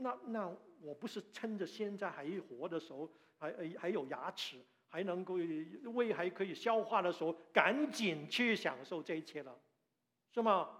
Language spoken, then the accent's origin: Chinese; China; 我们中国人还有句说话